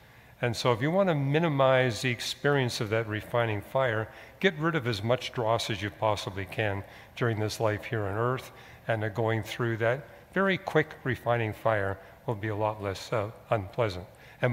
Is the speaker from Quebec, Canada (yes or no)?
no; British Columbia, Canada; when I was growing up in British Columbia